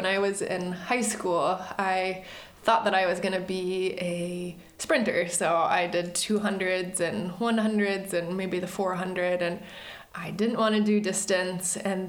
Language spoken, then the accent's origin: English; Knoxville, Iowa, United States; moved away as an adult; now in Illinois, United States; Yeah, I grew up in Knoxville, so raised here my entire life. My parents still live here and went to school in Iowa, so I've been in Iowa for a majority of my life.